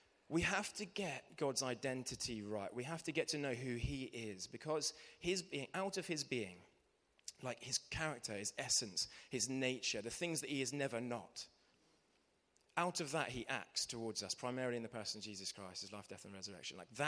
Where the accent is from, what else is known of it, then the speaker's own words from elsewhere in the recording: South West England, United Kingdom; now in London, United Kingdom; It's a wonderful place to live, but I grew up in Devon.